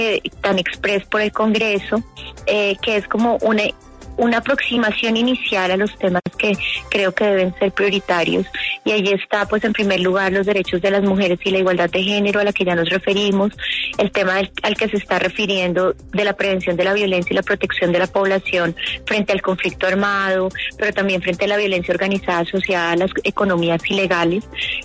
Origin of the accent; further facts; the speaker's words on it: Colombia; Más del 50% de las personas somos de Colombia y del mundo, somos mujeres